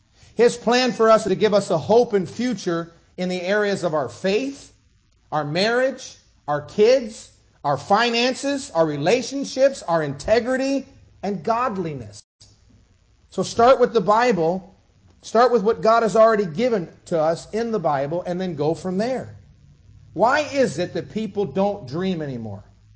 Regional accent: Pompano Beach, Florida, United States; When I grew up down in Deerfield, Pompano Beach

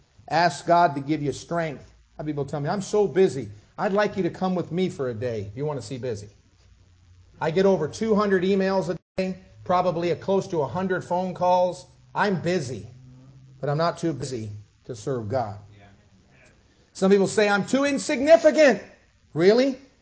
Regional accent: Pompano Beach, Florida, United States; When I grew up down in Deerfield, Pompano Beach

